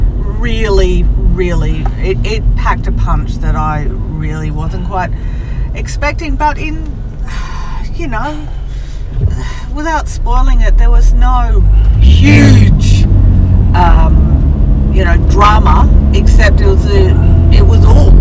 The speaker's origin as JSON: {"language": "English", "country": "Australia", "said": "as an Australian"}